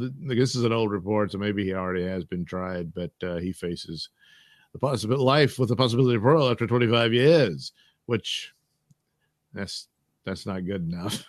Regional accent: Louisiana, United States; So we got this other story, a final story from my home state of Louisiana.

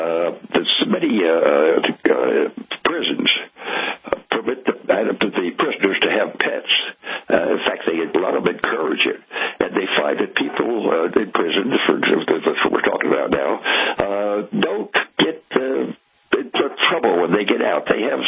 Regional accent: New Jersey, United States; First of all, I was born and raised in New Jersey, went to high school there

